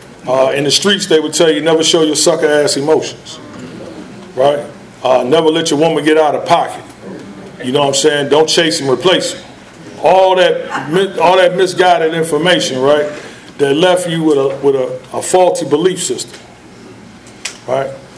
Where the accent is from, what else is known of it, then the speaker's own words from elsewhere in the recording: Washington, District of Columbia, United States; I'm born and raised in Washington, D.C. I got clean in Ohio.